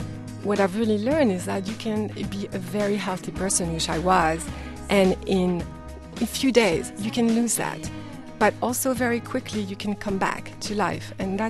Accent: Paris, Île-de-France, France; for me, growing up in Paris, I remember the first 2 7-inch I bought

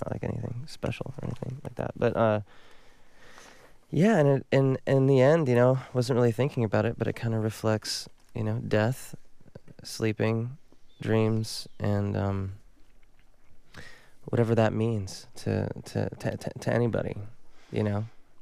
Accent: California, United States; I grew up around L.A. I'm from Orange County, so yeah, it's great.

